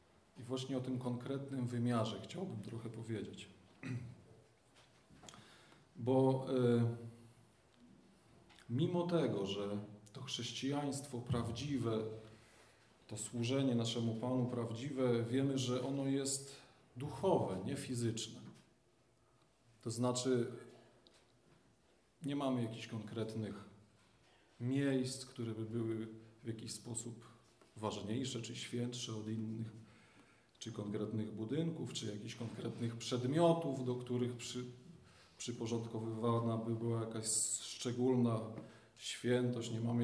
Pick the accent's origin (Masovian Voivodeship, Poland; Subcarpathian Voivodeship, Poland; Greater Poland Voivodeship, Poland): Masovian Voivodeship, Poland; Ciechanów; jestem z Ciechanowa.